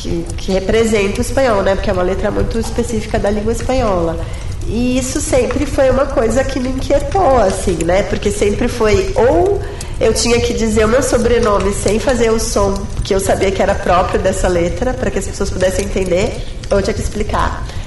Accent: Porto Alegre, Rio Grande do Sul, Brazil; Eu sou gaúcha também, né? Porto Alegre é um lugar em que a gente tem, assim, um contato com a língua espanhola muito, né?

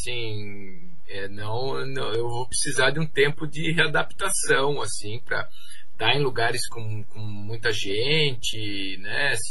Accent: Santa Catarina, Brazil; Eu vim do interior de Santa Catarina e lá, assim, na minha cidade, tinha uma salinha

